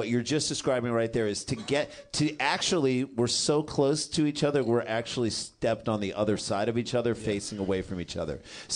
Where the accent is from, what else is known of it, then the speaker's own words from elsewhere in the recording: St. Louis, Missouri, United States; We grew up in St. Louis, Washington University.